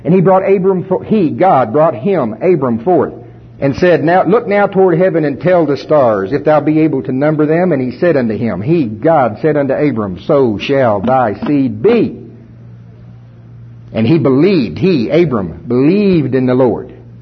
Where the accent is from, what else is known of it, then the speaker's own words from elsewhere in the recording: United States; Now, I'm from Pottawatomie County, and I'm no English major.